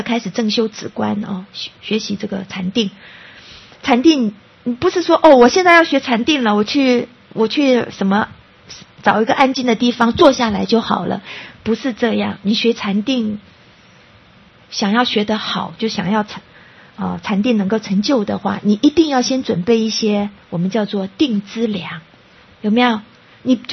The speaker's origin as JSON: {"language": "Chinese", "country": "Taiwan", "said": "当然我们台湾人也有我们台湾人饮食的习惯"}